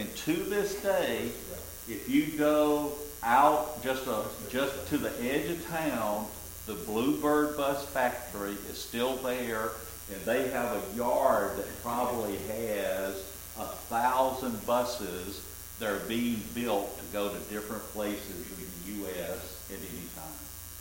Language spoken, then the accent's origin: English; Fort Valley, Georgia, United States; That bus was made in my hometown, Fort Valley, Georgia, that nobody has ever heard of.